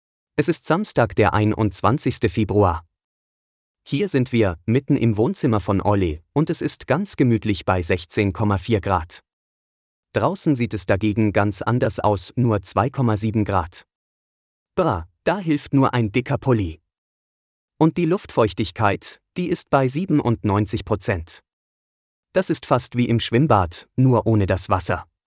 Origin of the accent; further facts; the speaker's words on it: Berlin, Germany; aber hey, wir sind Berliner, wir wissen, wie man mit Regen umgeht.